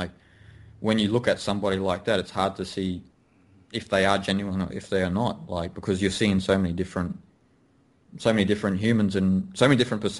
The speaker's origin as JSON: {"language": "English", "country": "Australia", "said": "I am Australian, I am a male"}